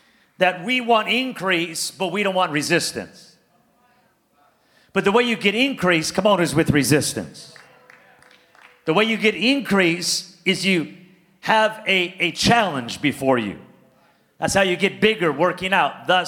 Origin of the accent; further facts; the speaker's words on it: Pico Rivera, California, United States; I'm from Pico Rivera, man. I could do anything like that.